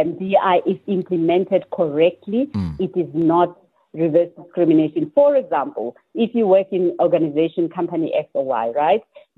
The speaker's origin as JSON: {"language": "English", "town": "Soweto", "region": "Gauteng", "country": "South Africa", "tie": "born there", "said": "because I was born in Soweto."}